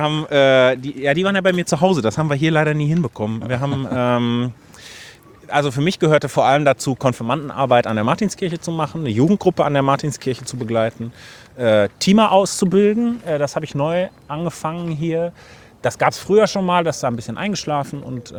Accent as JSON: {"language": "German", "region": "North Rhine-Westphalia", "country": "Germany", "said": "die Tradition, einen Pfarrer zur Aussegnung zu rufen, ist hier im Ruhrgebiet auch nicht so sehr verbreitet, wie das vielleicht bei uns in Ostwestfalen-Lipp ist."}